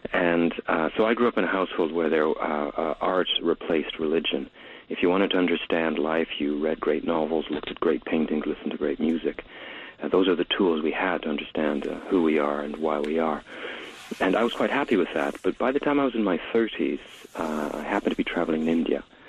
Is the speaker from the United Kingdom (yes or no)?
no; Quebec, Canada; I come from Quebec, from French Canada, which is the most secular administration, most secular province in all of North America.